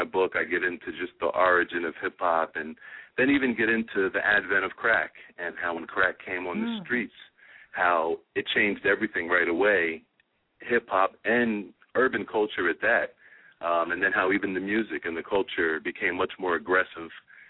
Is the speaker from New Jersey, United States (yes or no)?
yes; New Jersey, United States; I'm from North Jersey originally.